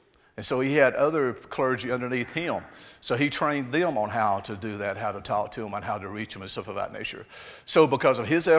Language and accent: English; Alabama, United States; But I still feel like I'm from Alabama. Does that sound weird? I guess it has that whole accent thing.